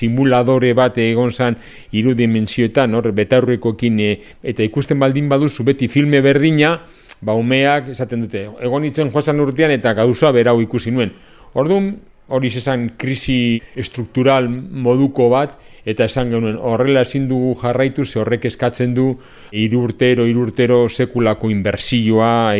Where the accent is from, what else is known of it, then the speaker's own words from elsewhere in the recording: Bilbao, Basque Country, Spain; born there; now in Durango, Spain; Jaiotzez bilbotarra naz, baina 44 urte daramatzate Durangon bizitzen, beraz durangarra ere sentitzen naz.